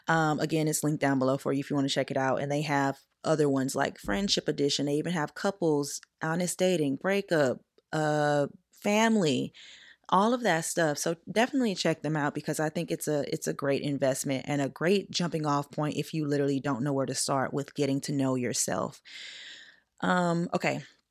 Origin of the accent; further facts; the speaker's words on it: Southern United States, United States; And the biggest thing about it is growing up, I grew up in the Bible Belt. So when you grow up down there where I grew up